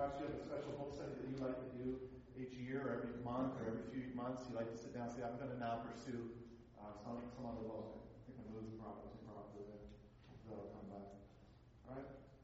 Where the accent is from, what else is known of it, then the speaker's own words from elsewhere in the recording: Prince Edward Island, Canada; also born or lived in Nova Scotia; I grew up on the East Coast of Canada, born in Nova Scotia, and lived most of my formative years in Prince Edward Island.